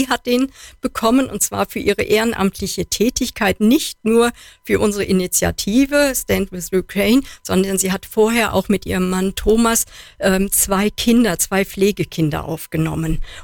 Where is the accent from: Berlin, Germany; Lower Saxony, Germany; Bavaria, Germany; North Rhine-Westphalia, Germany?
North Rhine-Westphalia, Germany; Dortmund; also born or lived in Frankfurt; Ich komme eigentlich aus Dortmund, also aus dem Ruhrpott, habe aber dann sehr lange im Frankfurter Raum gearbeitet.